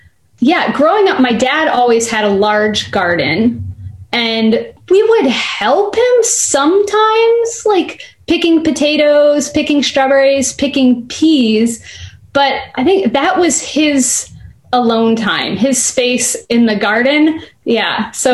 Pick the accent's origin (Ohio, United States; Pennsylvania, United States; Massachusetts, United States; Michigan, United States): Michigan, United States; Ann Arbor; I was born in Ann Arbor, Michigan, and I lived there until I was 18 years old and went off to college.